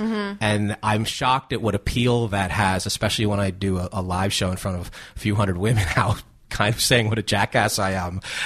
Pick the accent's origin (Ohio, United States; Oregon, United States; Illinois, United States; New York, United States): New York, United States; now in Los Angeles, United States; New York is – I'm from New York. I live in L.A.